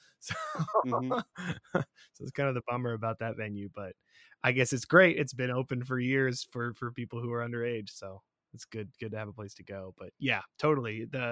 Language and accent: English; Scotland, United Kingdom; I mean, I drink too fast as it is being Scottish